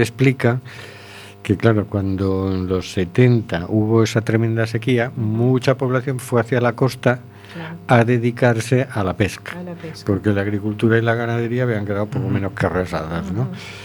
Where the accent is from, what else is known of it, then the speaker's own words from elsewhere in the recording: Valencia, Valencian Community, Spain; Yo soy de Valencia, vivía en Valencia, ¿no?